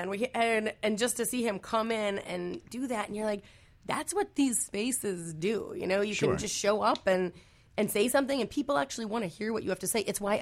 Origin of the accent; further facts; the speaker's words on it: Scranton, Pennsylvania, United States; I was just, you know, growing up in Scranton, Pennsylvania.